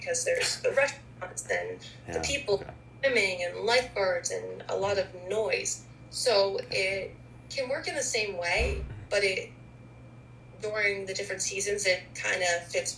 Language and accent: English; New Jersey, United States; It's really scenic, like especially at home, since I am from New Jersey and I do live 10 minutes from the beach.